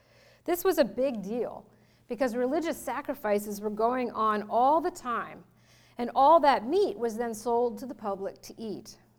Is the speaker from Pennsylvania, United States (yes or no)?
yes; Lancaster, Pennsylvania, United States; As many of you know, I grew up in Lancaster